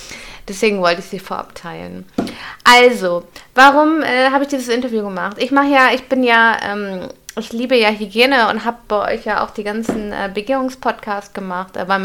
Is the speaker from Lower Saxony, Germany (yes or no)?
no; Hamburg, Germany; Ich bin ja auch Hamburgerin, wie ihr wisst, und dann passt das meistens.